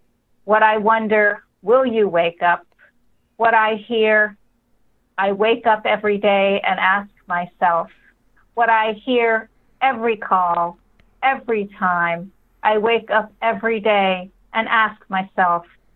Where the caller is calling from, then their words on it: Bear Island, New Hampshire, United States; I am on Bear Island on Lake Winnipesaukee.